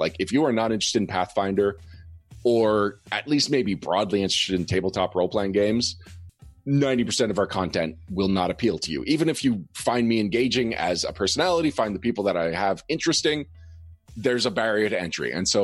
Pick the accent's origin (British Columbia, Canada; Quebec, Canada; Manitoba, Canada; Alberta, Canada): Quebec, Canada; first language English; I'm an Anglophone. So, yes, I'm a Quebecer, but my first language is English. I am a quarter French by blood, but, like, I am very bad at French.